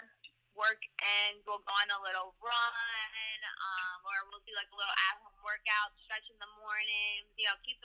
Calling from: New Jersey, United States; we're from New Jersey.

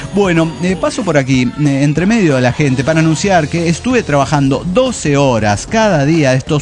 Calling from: Mar del Plata, Buenos Aires Province, Argentina; de Mar del Plata, Argentina.

